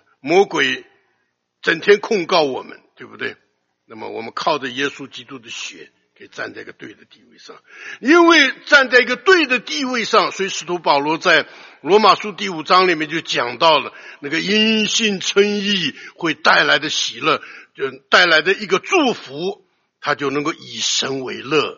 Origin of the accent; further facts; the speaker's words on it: China; 我们中国人讲呢，